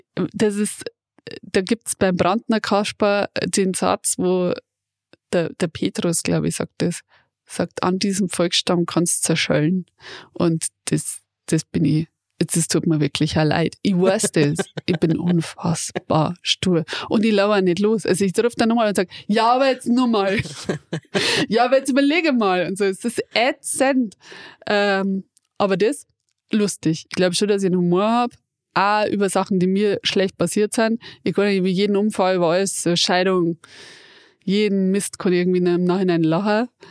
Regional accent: Riedenburg, Bavaria, Germany; wir kommen ja da aus der Gegend von Riedenburg, Peinten Boin, Boin, wie der Bointerer sagt.

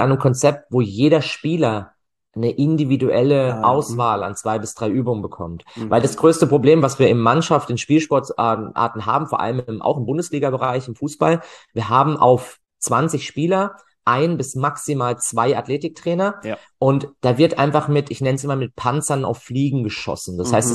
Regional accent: Freiburg, Baden-Württemberg, Germany; meine Heimatstadt, da macht das auch Sinn

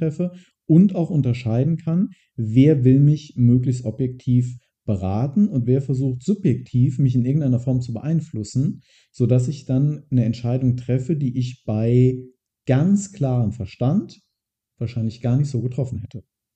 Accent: United States; ich als Amerikaner

